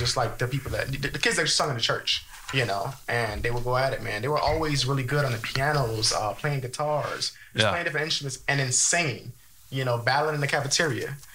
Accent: Miami, Florida, United States; I grew up in a Jamaican household, which growing up in Miami in a Jamaican household is essentially like, you know, it's very close.

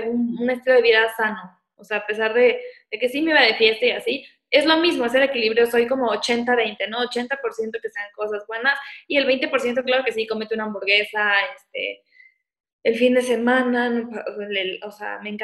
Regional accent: Morelia, Michoacán, Mexico; also born or lived in Guadalajara; yo soy de Morelia y me fui a Guadalajara a estudiar, entonces fue la primera vez que viví con roomies

